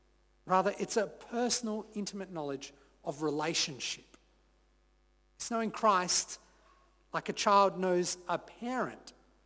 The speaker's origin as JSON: {"language": "English", "town": "Hobart", "region": "Tasmania", "country": "Australia", "said": "the fact that I'm from Hobart and not Launceston or, God forbid, Burnie."}